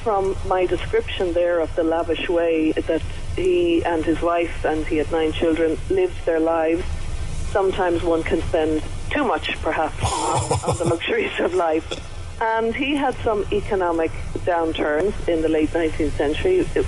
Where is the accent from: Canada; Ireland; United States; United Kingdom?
Ireland; Galway, Connacht; but I am from the West. I'm a Galway woman, so I knew the Abbey.